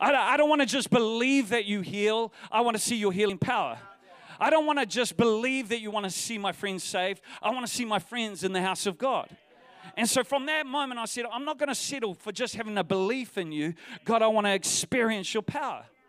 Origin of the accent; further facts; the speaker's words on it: New Zealand; They said, where are you from? I said, I'm from New Zealand.